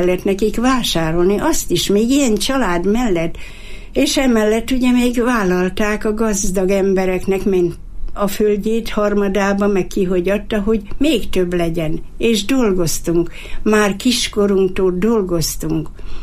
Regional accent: Hungary; born there; nem nagy faluba születtem, hanem inkább Tanya. A Tisza egy kilométerre volt hozzánk, ahol én születtem

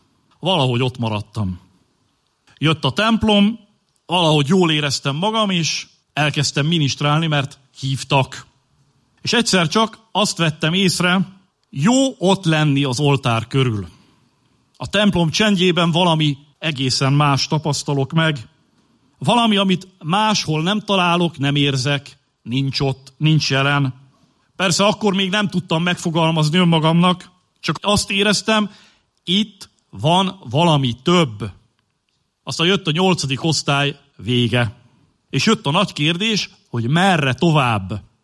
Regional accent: Borsodnádasd, Borsod-Abaúj-Zemplén, Hungary; Ugyanis egy borsodi srác voltam, vagyok, szívemben mindig. A 90-es évek előtt születtem, nem olyan túl messze innen Borsodnádasdon nőttem föl

